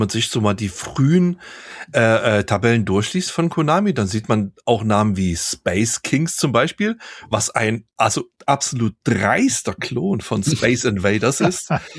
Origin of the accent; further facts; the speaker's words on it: East Germany, Germany; Ich bin ja im Osten aufgewachsen, hinter dem Eisernen Vorhang.